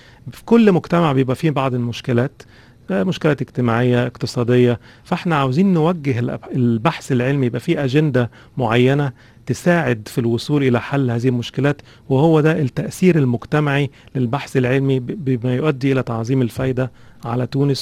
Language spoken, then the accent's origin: Arabic; Egypt; moved away as an adult; now in United Kingdom; انا من مصر اساسا بشتغل في انجلترا،